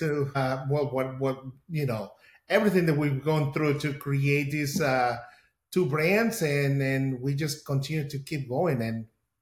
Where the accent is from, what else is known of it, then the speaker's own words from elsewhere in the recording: Mexico City, Mexico; now in Illinois, United States; I'm from Mexico City. I live now in Illinois. My mom and dad both are indigenous of the land in Mexico. My dad is Purépecha. My mom is Otomi.